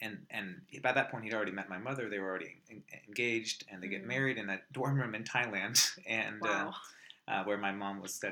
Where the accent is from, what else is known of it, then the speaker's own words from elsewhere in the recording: Seattle, Washington, United States; I think I'm glad, I think, that I grew up in Seattle, I think, in comparison to those two places, mostly because, after 9/11, it was a lot easier to be an Afghan-American in Seattle.